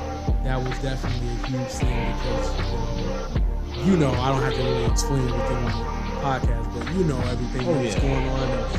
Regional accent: Detroit, Michigan, United States; now in Florida, United States; Because I'm originally from Detroit, so I didn't go.

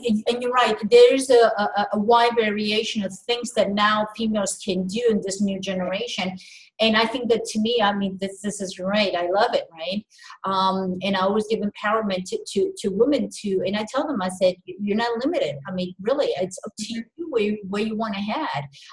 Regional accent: New York City, New York, United States; now in Florida, United States; And by the way, thumbs up, I'm from New York. Okay. So I was born in the Big Apple.

